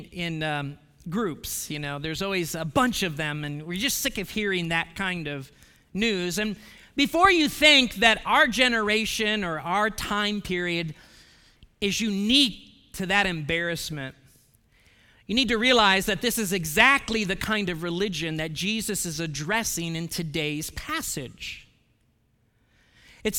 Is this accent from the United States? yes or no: yes; Ohio, United States; moved away; Well, the year that I left Ohio, that was about 14 years ago. The year that I left Ohio, my home state made the news because an Ohio pastor made the news.